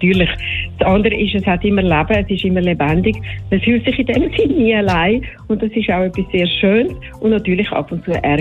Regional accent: Thalwil, Zurich, Switzerland; Also ich bin in Thalwil aufgewachsen, bin nachher aber relativ gleich auf Zürich in die Schule. Ich bin immer am Stadlhofen in die Schule und habe nachher auch mit meiner Familie da gewohnt. Ich habe allein da gewohnt. Seefeld war ein bisschen meine Heimat am Anfang.

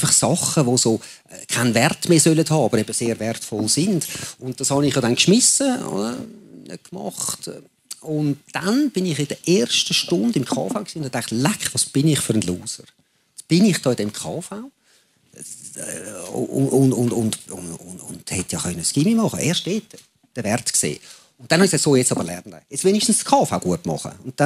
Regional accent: Urdorf, Zurich, Switzerland; Ich habe das Gymi gemacht, nicht so weit entfernt von hier. Ich bin in Urdorf aufgewachsen.

